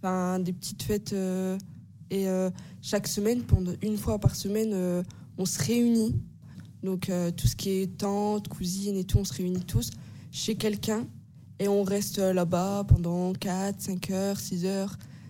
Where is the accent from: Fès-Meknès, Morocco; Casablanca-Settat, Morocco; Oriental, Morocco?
Oriental, Morocco; Bentiyeb; Alors là, c'est un peu vers nord-est du Maroc, à peu près.